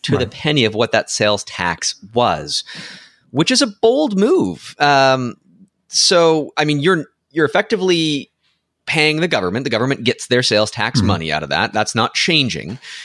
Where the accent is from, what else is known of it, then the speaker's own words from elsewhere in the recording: Canada; that's not going to change for me here as a Canadian, because I can't get one of these cards